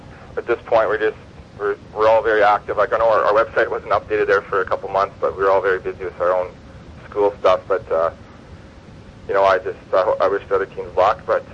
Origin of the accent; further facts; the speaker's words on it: Prince Albert, Saskatchewan, Canada; I'm from Prince Albert, Saskatchewan. It's an hour and a half north of Saskatoon here. I grew up on a farm